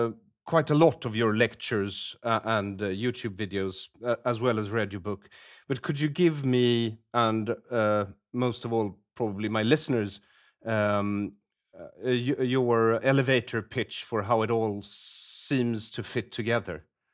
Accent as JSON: {"language": "English", "country": "Sweden", "said": "I come from Sweden."}